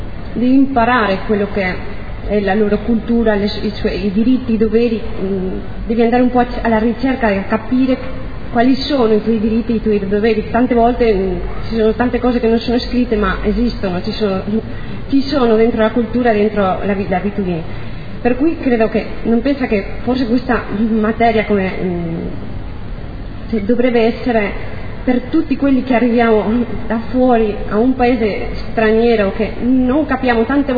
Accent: Spain; Italian is a second language; io da spagnola, che tra l'altro con gli italiani non è che ci sia tanta differenza

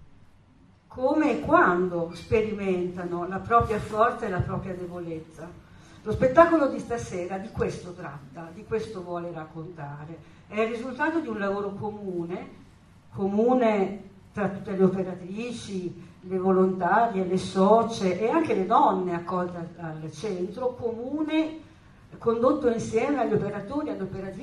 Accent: Modena, Emilia-Romagna, Italy; Io sono un modenese da più di due generazioni, ma devo dire che quando oggi guardo la mia città e giro per la mia città, mi sento a volte straniera

